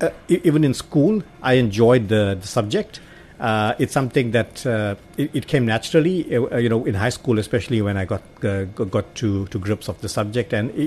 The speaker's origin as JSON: {"language": "English", "town": "Chatsworth", "region": "KwaZulu-Natal", "country": "South Africa", "tie": "born or raised there", "also_born_or_lived": "KwaDukuza", "said": "So, in my very early days, I grew up in Chatsworth. My family is originally both mum and dad from Kwadiguza. And then we moved to our farm for a few years. And then I lived for many years in Stanger Manor in Kwadiguza."}